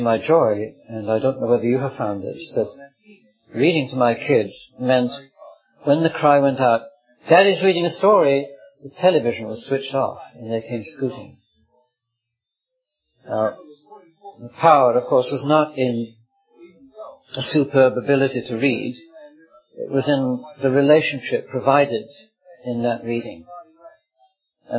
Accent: United Kingdom; it's not entirely my fault that I was brought up in Britain.

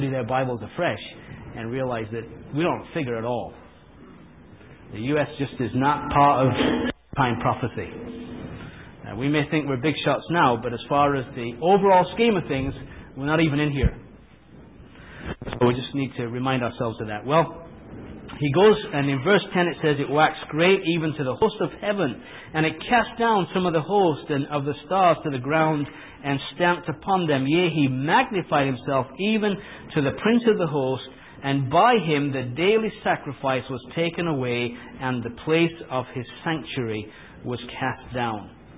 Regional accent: England, United Kingdom; And I can say that because I'm an Englishman

